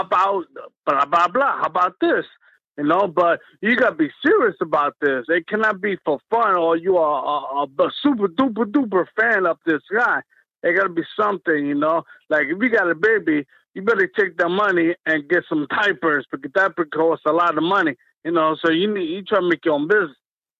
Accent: Brooklyn, New York, United States; of course … because I'm from Brooklyn.

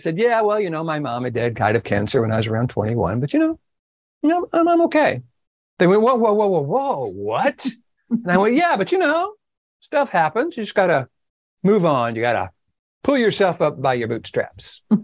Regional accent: Texas, United States; And so I was from East Texas. I didn't know anything about emotion.

